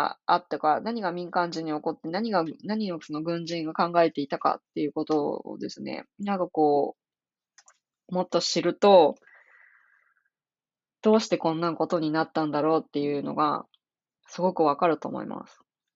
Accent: Hiroshima, Japan; born there; 私は広島で生まれたんですけど、

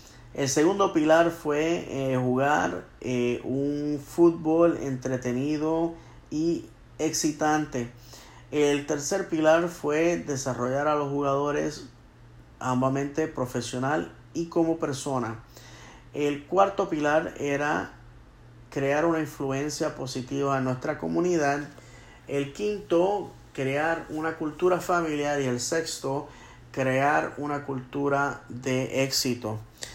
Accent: Bayamón, Puerto Rico; la ciudad de Bayamón, Puerto Rico, la cual es mi pueblo natal

